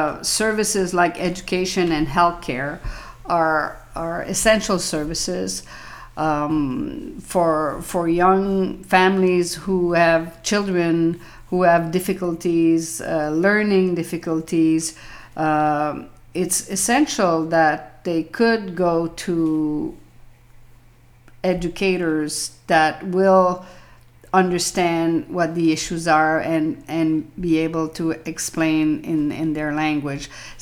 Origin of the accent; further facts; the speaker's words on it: Montreal, Quebec, Canada; also born or lived in Ottawa; Okay, so I lived in Ottawa for close to 30 years, but I came from Montreal. So I came to Ottawa to teach French.